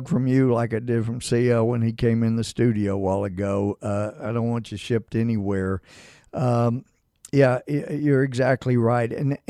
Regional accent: Texas, United States; And I know in my hometown here in East Texas, we gathered around.

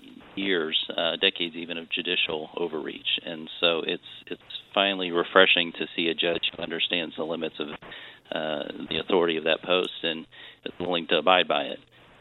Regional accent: Texas, United States; but I'm from South Texas. And so being from South Texas, we've had a little bit of an understanding of what's going on in the border.

